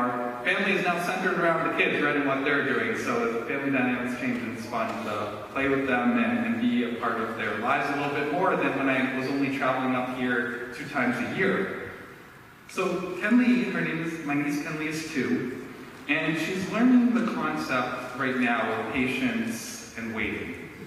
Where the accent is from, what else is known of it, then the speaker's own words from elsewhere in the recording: Maine, United States; so I grew up in Maine, and all of my family is still here in New England